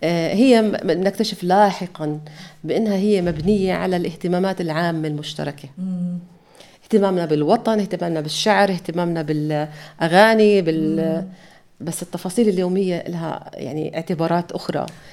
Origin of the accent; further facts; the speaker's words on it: Jordan; also born or lived in Palestine; now in Tunisia; فلسطينية، تولدت قبل النكسة، قبل احتلال الضفة بسنة. عائلتي كانت بتعيش بفلسطين، وانتقلوا مع اللجوء اللي صار باحتلال فلسطين الضفة الغربية 67 للأردن. طفولتي كانت وفترة صباي ولحد ما درست جامعة بالأردن.